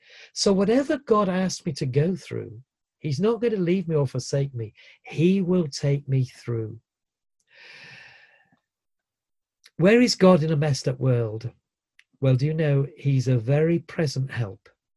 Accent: Yorkshire and the Humber, United Kingdom; as a Yorkshireman, we're known for our bluntness

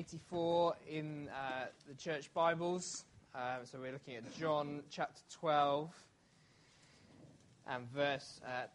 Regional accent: England, United Kingdom; sitting here in, as an English person, really, really wishing that the theme of this talk was not rugby

